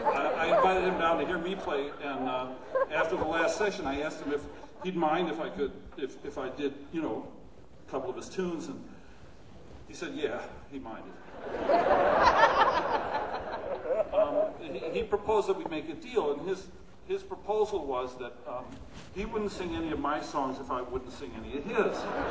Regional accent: New York, United States; Hey, wait a minute. I'm a New Yorker, man. I don't have a car.

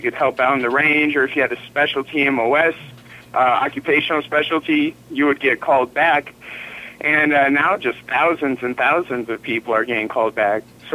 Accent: Minnesota, United States; also born or lived in Lubbock, Texas / Dallas, Texas / Southern California; now in Oregon, United States; But I was born on an Air Force base in Lubbock, Texas, and I lived there briefly and grew up in Minnesota and in Dallas, Texas.

